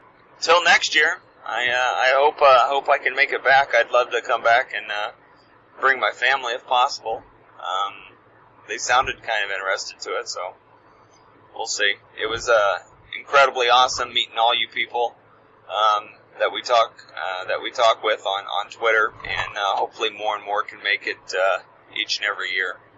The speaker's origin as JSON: {"language": "English", "region": "Missouri", "country": "United States", "said": "I mean, I come from Missouri"}